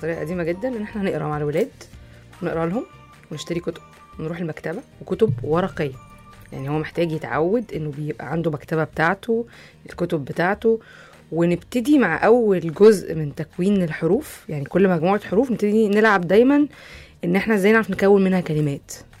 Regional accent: Egypt; وفي حالتنا كمصريين هتبقى العامية المصرية

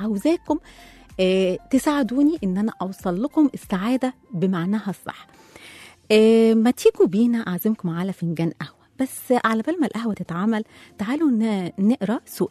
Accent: Egypt; واحنا كمصريين الدولار بكام النهاردة؟

